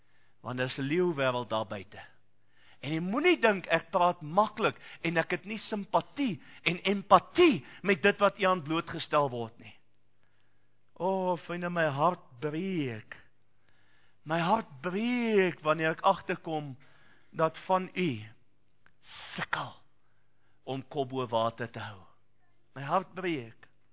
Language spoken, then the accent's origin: Afrikaans; Eastern Cape, South Africa; Waar ek vandaan kom in die Ooskaap praat ons van skollies.